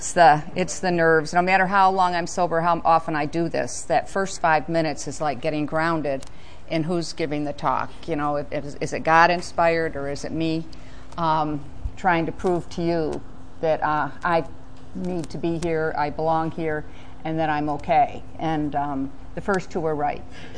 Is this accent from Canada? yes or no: no; New York, United States; I grew up in New York, and 18 was the legal drinking age.